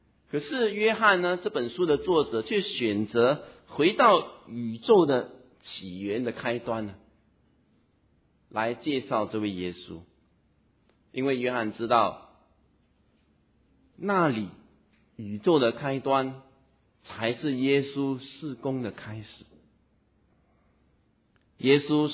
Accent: Singapore; 我们新加坡人就成功的率领民间的组织，

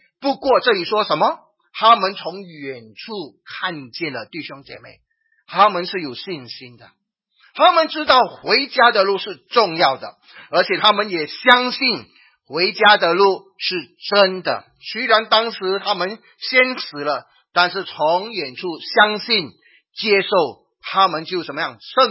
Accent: Singapore; 我是新加坡人讲自己不用紧

